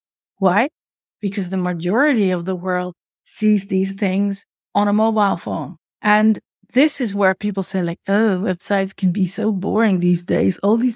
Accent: Netherlands; I grew up in the Hollywood of the Netherlands because my father was a famous animator.

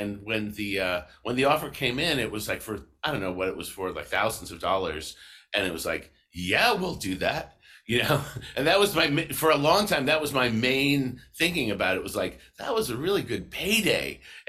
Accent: Boston, Massachusetts, United States; a record company that we knew about from growing up in Boston.

